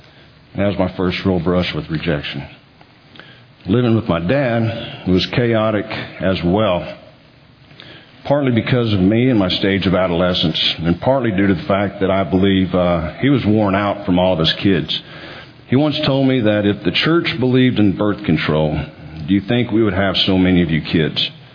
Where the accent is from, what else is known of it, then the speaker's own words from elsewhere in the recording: Irving, Texas, United States; As I was growing up in Irving, Texas, our family was one of the founding families of a neighborhood church.